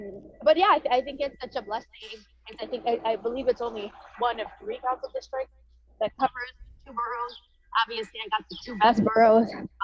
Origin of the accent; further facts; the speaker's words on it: Queens, New York, United States; Yes. I grew up in Queens, never left, went to public schools. I think like you, kind of very typical New York. Like I'm just like a city kid.